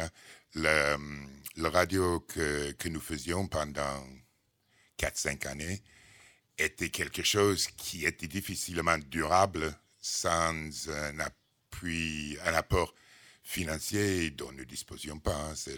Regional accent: California, United States; Américaine, exactement. Je viens de la Californie.

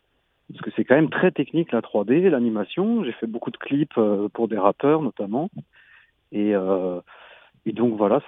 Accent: Paris, Île-de-France, France; born there; je suis né à Paris, d'origine des Antilles, du côté de ma maman.

